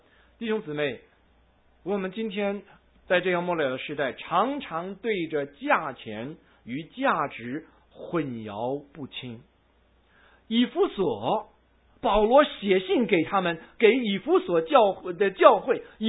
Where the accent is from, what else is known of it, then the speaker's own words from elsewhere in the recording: China; 我们中国人强调人给你什么？强调不要，是吧？